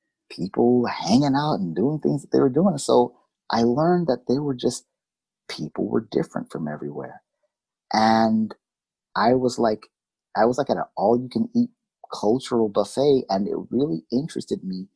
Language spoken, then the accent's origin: English; Phoenix, Arizona, United States; growing up in South Phoenix, everyone is either was Mexican or Black, or there were just a few tiny hints of Caucasian people in South Phoenix at that time. It's changed since then, but that was my life growing up.